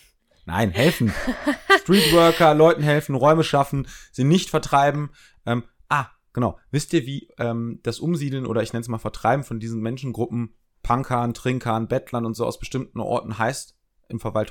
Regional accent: Essen, North Rhine-Westphalia, Germany; bei uns in Essen, wo setzt man sich denn da hin?

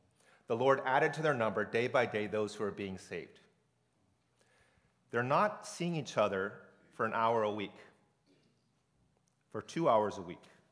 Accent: United States; I'm not fully Asian, and I'm not fully American. Sorry, I'm from America.

